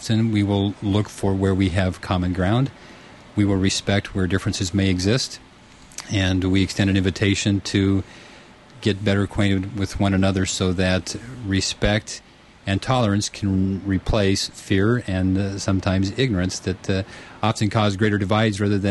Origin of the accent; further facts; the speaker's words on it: Colorado, United States; born there; moved away; also born or lived in California / Texas; I was born in Colorado.